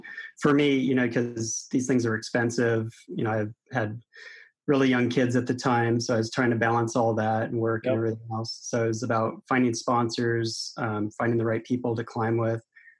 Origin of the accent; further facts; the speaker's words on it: Oregon, United States; I grew up in Southern Oregon, and in the 80s, you know, being a kid